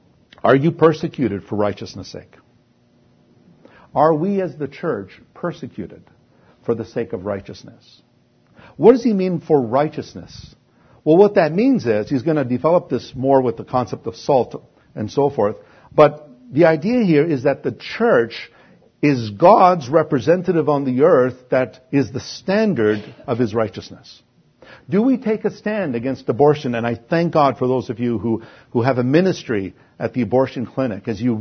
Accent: Canada; your congressmen, I'm Canadian, but your congressmen

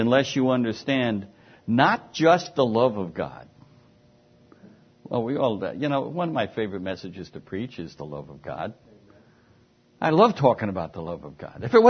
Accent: Manhattan, New York, United States; born there; You know, not being a farm boy. I mean, I was born in Manhattan.

